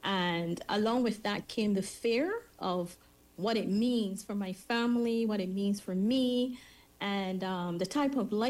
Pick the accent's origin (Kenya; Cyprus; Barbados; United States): Barbados; growing up in the rural parts of Barbados, I actually experienced living around a plantation and the harvesting of the canes